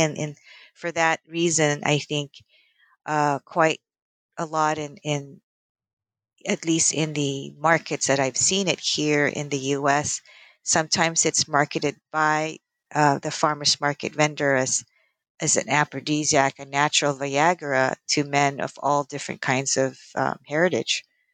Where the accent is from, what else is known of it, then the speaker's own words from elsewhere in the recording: Philippines; when I grew up in the Philippines around the 70s